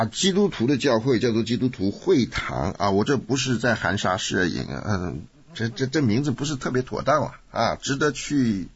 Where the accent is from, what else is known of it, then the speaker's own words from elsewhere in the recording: China; 这个和中国人的观念刚好是相反的。我们中国人喜欢说修身齐家治国平天下